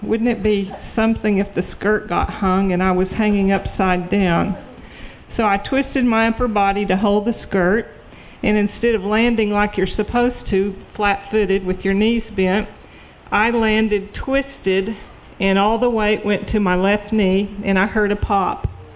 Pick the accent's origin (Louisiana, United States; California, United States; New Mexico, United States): New Mexico, United States; Carlsbad; I'm from Carlsbad, New Mexico.